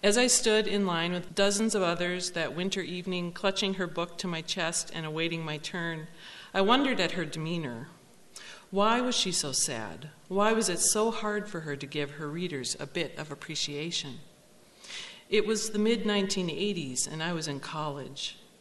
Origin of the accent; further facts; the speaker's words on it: Duluth, Minnesota, United States; I'm from Duluth.